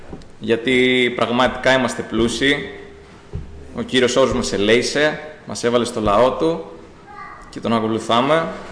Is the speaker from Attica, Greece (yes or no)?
no; Alexandroupoli, Eastern Macedonia and Thrace, Greece; Εγώ, αδέρφια, γεννήθηκα στην Αλεξανδρούπολη, όπως πολύ γνωρίζετε. Εκεί μεγάλωσα.